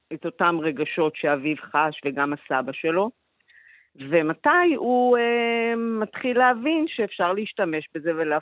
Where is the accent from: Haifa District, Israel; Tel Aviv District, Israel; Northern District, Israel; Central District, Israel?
Northern District, Israel; Migdal HaEmek; אני משתמשת הרבה במגדל העמק, כי גדלתי שם, במגדל העמק